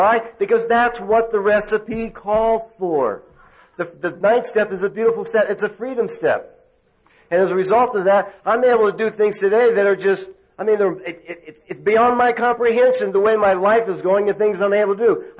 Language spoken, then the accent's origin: English; Tucson, Arizona, United States; I remember having to go back to the neighborhood that I grew up in Tucson.